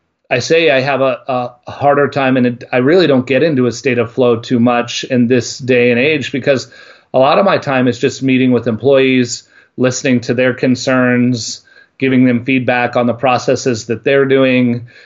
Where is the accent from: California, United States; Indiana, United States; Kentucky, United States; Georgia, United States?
California, United States; I put hot sauce on everything, being a Californian.